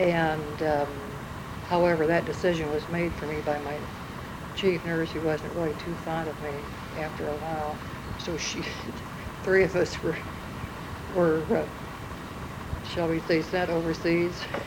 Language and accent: English; Vermillion, South Dakota, United States; born there; I was born in Vermillion, South Dakota. After I graduated from high school, I attended the University of South Dakota for 1 year.